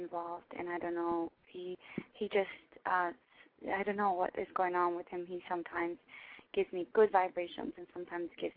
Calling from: Boston, Massachusetts, United States; I'm actually calling from Boston.

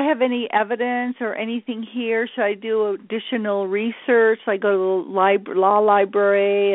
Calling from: California, United States; California, the Southwest. It's dry as a bone here.

